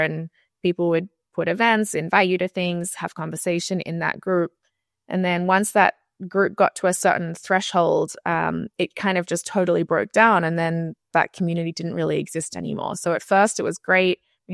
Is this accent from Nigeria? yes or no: no; Australia; also born or lived in New York, United States; Yeah, so I grew up in Australia.